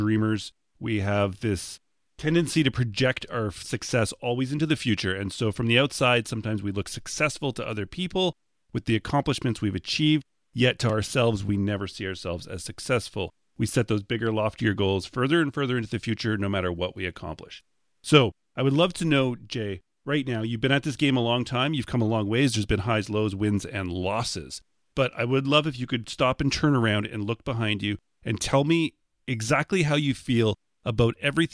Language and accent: English; Canada; I'm a Canadian.